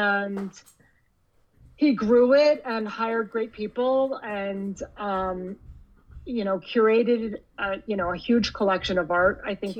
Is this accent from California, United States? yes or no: yes; Los Angeles, California, United States; I mean, I'm a city girl. I was born and raised in Los Angeles.